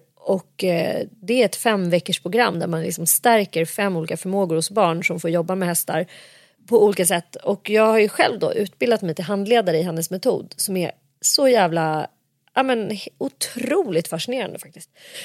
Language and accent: Swedish; Nacka, Stockholm County, Sweden; I Saltsjöbo, där vi växte upp, i Orminge. Vi bodde ju liksom ett stenkast ifrån varandra